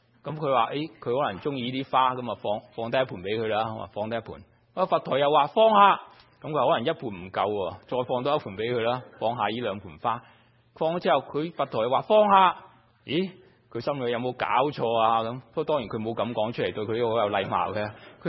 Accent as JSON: {"language": "Chinese", "region": "Guangdong", "country": "China", "said": "好像我們廣東人呢都經常說"}